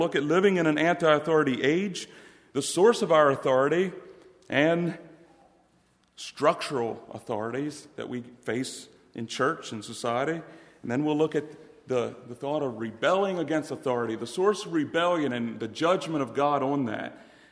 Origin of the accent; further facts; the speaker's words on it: Chambersburg, Pennsylvania, United States; And yeah, we're from the Chambersburg, Pennsylvania area.